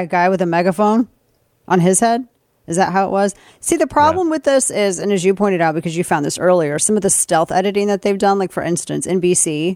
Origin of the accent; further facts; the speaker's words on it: St. Louis, Missouri, United States; we in my hometown of St. Louis, we have a a huge Serbian, Bosnian population.